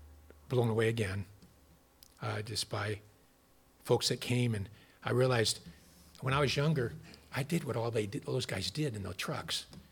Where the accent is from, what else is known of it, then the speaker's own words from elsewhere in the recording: Midwest, United States; now in Colchester, United States; I'm a Midwesterner. Coming to New England